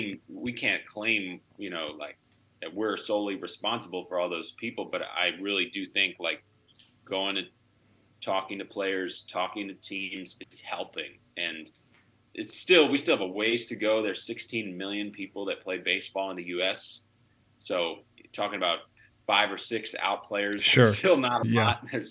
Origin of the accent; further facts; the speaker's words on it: Pennsylvania, United States; moved away; I grew up in Pennsylvania originally. I haven't lived there for almost a decade now, but that's where I'm from. Montgomery County, which is eastern Pennsylvania, Philadelphia area.